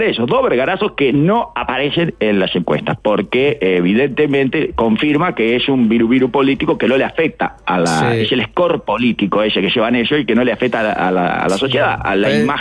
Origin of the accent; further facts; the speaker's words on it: Trinidad, Flores, Uruguay; como me pasó a mí con Trinidad, que descubrí antes de ayer que había pasado toda mi infancia en Trinidad. Sí. Y bueno, y yo ya hablo como trinitario